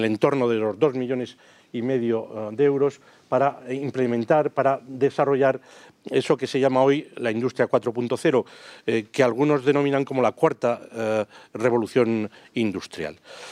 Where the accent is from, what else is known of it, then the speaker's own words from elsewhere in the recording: Burgos, Castile and León, Spain; especialmente quienes somos de Burgos y tenemos ya una cierta edad